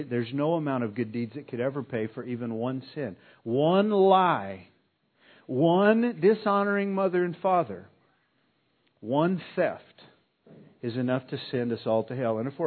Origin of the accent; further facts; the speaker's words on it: New Mexico, United States; moved away as an adult; now in Texas, United States; I've lived in Texas for about 3 years now. I'm an immigrant. I came from New Mexico. But I'm probably not staying.